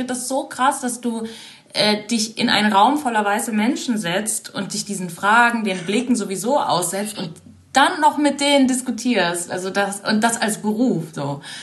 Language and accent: German; Germany; also born or lived in Brazil; ich bin ja in Brasilien geboren und als ich 3 Jahre alt war, hat meine Mutter meinen Stiefvater kennengelernt. … Und dann sind wir nach Deutschland.